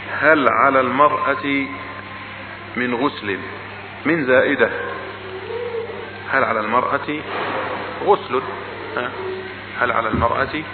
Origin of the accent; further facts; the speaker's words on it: Egypt; accent: Egyptian; كأن لهجتنا الدارجة المصرية فيها خطأ